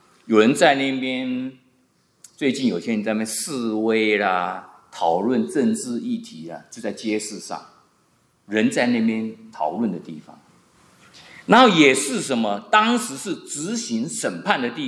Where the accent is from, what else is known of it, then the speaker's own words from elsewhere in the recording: China; 我在没有信主之前呢，我会去，我们中国人都会去拉斯维加，比如说。